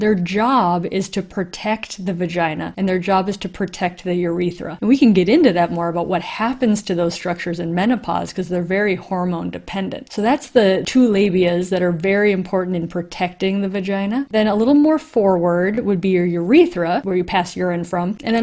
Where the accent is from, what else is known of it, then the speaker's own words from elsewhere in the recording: Minnesota, United States; I was born and raised in Minnesota in a very traditional Catholic family